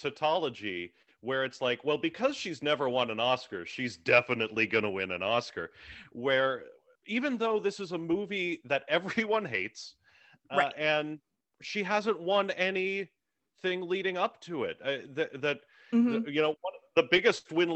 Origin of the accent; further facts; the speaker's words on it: Pittsburgh, Pennsylvania, United States; And living and growing up in Pittsburgh, I'm like, oh, this is a remarkably accurate portrait of what people like this are like.